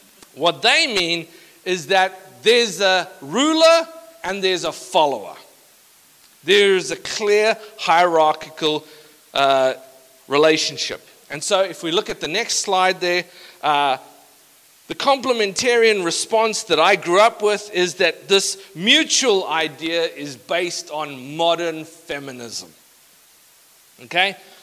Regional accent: South Africa; I come from a context religiously when I grew up In South Africa, we come from a context that's not mutual in its understanding of marriage.

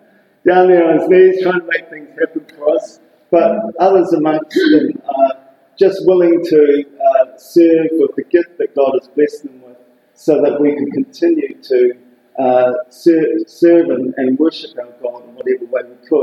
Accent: Australia; But yes, I'm an Aussie.

